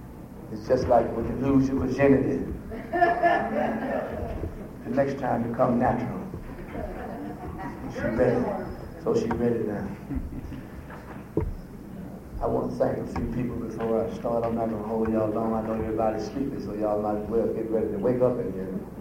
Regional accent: Alabama, United States; now in Washington, United States; I'm from Alabama, and I now live in D.C.

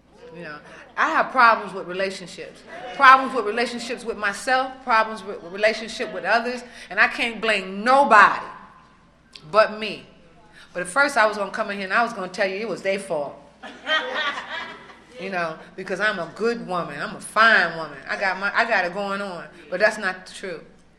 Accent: New York, United States; now in Washington, United States; I'm from New York. And I got clean in Washington, D.C. I first came around in 84, then I went back out. My sister brought me here because we lost our mother and father in New York.

